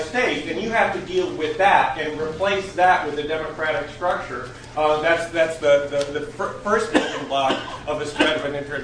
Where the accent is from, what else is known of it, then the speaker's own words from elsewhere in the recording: Chicago, Illinois, United States; from Chicago.